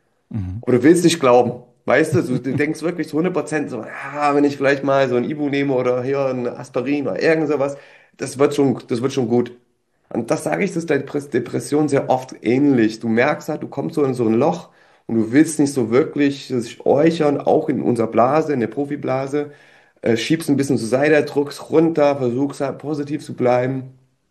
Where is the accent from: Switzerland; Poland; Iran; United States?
United States; Detroit, Michigan; Ich komme aus Detroit